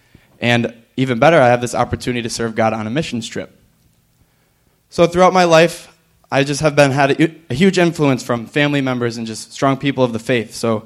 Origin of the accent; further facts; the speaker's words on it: New York, United States; I'm from the Thousand Islands area, so it's pretty far.